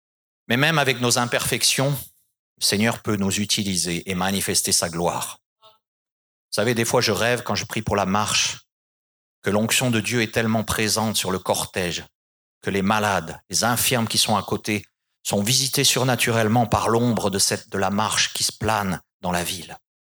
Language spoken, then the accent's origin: French; Strasbourg, Grand Est, France; je dis mes ancêtres parce que je suis strasbourgeois